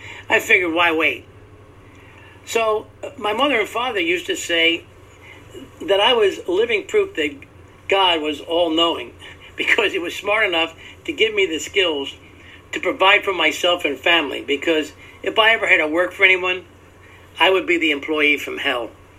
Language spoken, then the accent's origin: English; Ireland; I guess being Irish was an ideal start for that kind of unpredictable approach.